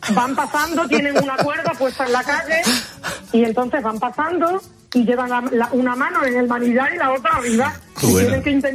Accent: San Benito de la Contienda, Extremadura, Spain; Porque son las de mi pueblo. Entonces, mi pueblo no es un pueblo realmente, es una pedanía de Olivenza. Que se llama San Benito de la Contienda.

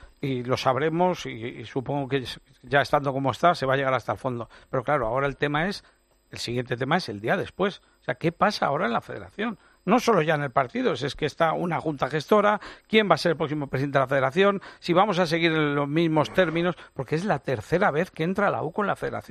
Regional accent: Spain; como país y como español

